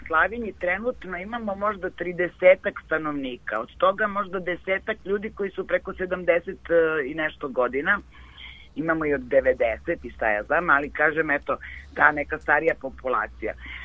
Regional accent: Belgrade, Serbia; now in Stara Planina, Serbia; ja sam iz Beograda inače, tu sam u Beogradu sam rođena i odrastala, ali sam pre dve godine odlučila da nastavim svoj život na Staroj planini

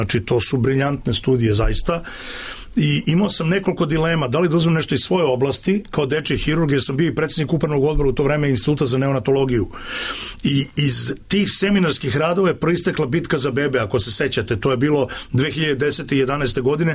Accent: Serbia; Znači, ja sam Srbin pravoslavne vere.

